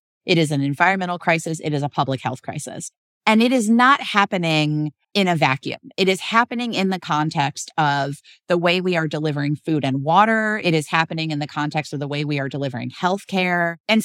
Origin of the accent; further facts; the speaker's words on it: Baton Rouge, Louisiana, United States; now in New Orleans, United States; I actually don't just live in New Orleans. I'm from Louisiana. I grew up in Baton Rouge. I'm fifth generation, at least, Louisiana, and there's another generation coming up behind me.